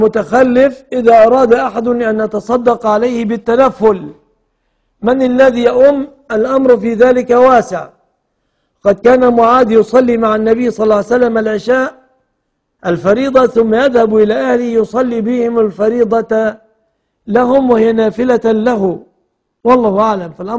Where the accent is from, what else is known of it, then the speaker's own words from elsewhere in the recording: Egypt; بلادنا مصر